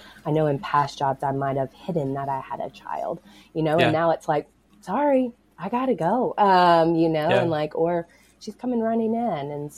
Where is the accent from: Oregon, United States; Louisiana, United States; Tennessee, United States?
Tennessee, United States; So talk about growing up in East Tennessee. One of our field trips was actually to the prison, for better or worse.